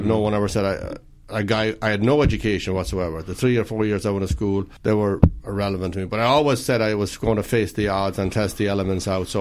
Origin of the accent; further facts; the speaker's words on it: Connacht, Ireland; now in St. Louis, United States; I grew up in Ireland. And on a farm, right? On a little farm, yeah, in the west of Ireland.